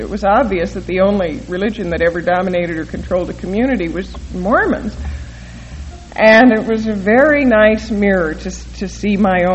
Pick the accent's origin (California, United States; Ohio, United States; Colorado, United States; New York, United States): Colorado, United States; Denver; born there; I was born in Denver 36 years ago, baptized, I am told, at the age of 6 months into the Methodist Church